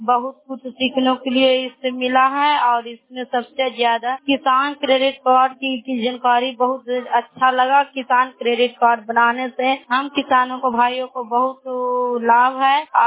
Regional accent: Hisua, Bihar, India; और मैं हिसुआ प्रखंड से हूँ और मेरा बगोदर पंचायत है।

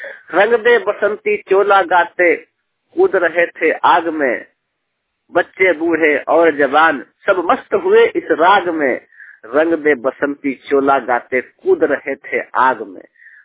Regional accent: Delhi, India; दिल्ली का रहने वाला हूँ, 100% ब्लाइंड।

